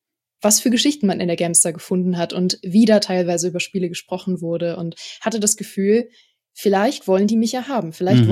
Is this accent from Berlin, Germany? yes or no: yes; Berlin, Germany; born or raised there